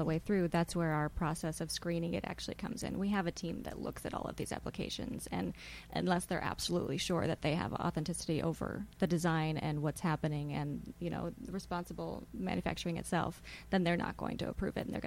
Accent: Wisconsin, United States; I'm originally from Wisconsin and wanted to get back to the small community and knowing the people that I lived around.

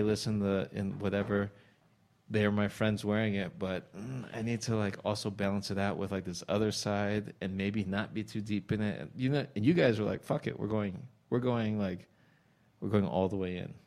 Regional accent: Normal, Illinois, United States; I said to him that I grew up in Normal, Illinois, which is a farm community, and then this is like the 70s and 80s

